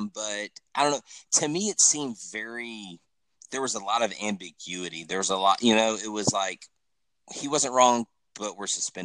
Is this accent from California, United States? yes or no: no; Texas, United States; I didn't actually grow up in Houston. I grew up around Houston, but I still call myself a Houstonian, right?